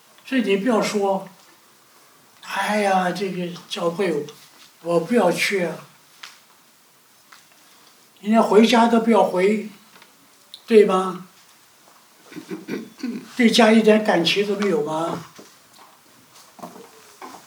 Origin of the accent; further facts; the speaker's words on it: Taiwan; 我们台湾人叫幼稚园，你们大陆叫幼儿园